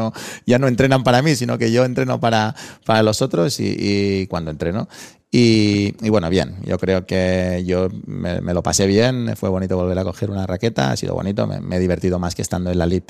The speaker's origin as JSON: {"language": "Spanish", "region": "Balearic Islands", "country": "Spain", "said": "como buen mallorquín, pues me interesa el tema del turismo"}